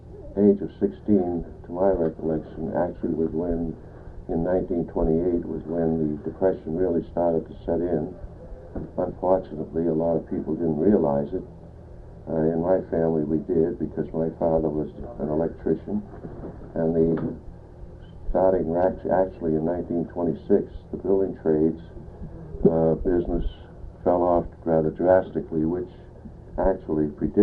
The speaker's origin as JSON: {"language": "English", "town": "Boston", "region": "Massachusetts", "country": "United States", "tie": "born or raised there", "said": "I was born in Boston, Massachusetts on October 31st, 1912. I was brought up in the city of Boston for a few years until we moved out to the suburbs in 1925"}